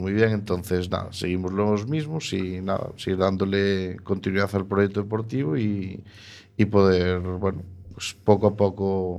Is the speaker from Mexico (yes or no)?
no; Arteixo, Galicia, Spain; Sí, claro, somos los dos de Arteix.